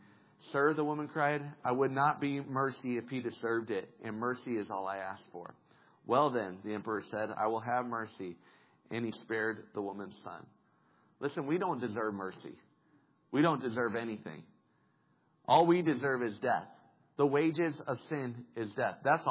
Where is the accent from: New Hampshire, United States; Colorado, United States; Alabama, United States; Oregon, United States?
Colorado, United States; I grew up in Colorado. I'm a Broncos fan. I like the Broncos.